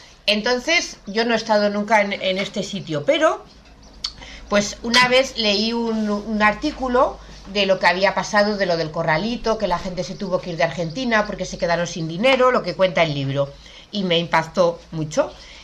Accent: Logroño, La Rioja, Spain; now in Madrid, Spain; yo soy de Logroño, pero ahora llevo 3 años viviendo en Madrid.

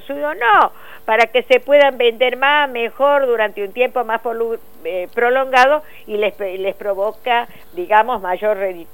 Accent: Añatuya, Santiago del Estero, Argentina; Uno de esos centros está en mi pueblo, en Añatuya.

